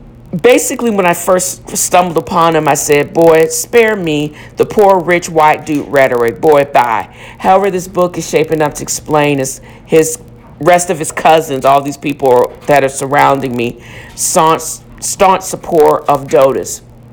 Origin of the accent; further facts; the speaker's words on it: the South, United States; I'm from the South.